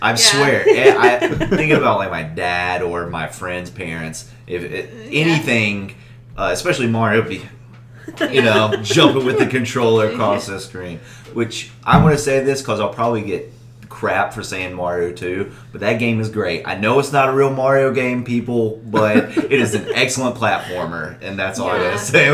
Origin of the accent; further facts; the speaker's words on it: Winston-Salem, North Carolina, United States; And I grew up in Winston-Salem area.